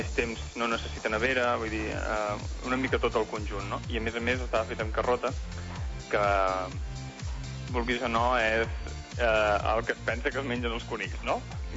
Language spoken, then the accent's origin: Catalan; Figueres, Catalonia, Spain; Nosaltres som originals de Figueres.